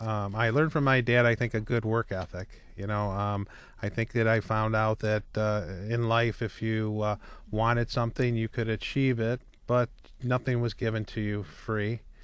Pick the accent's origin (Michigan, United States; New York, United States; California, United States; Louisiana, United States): Michigan, United States; East Detroit; Well, as you said earlier, I grew up in East Detroit, 8 Mile and Kelly area.